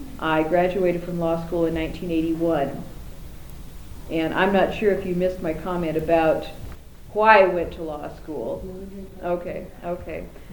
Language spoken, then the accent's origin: English; Oregon, United States; I'm from Oregon. I live outside of Portland now